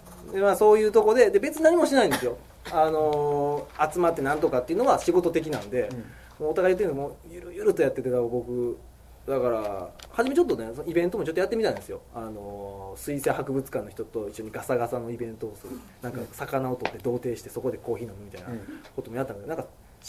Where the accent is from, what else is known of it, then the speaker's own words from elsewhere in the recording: Takatsuki, Osaka, Japan; 自分がまあ高槻生まれ高槻育ちっていうこともあるし、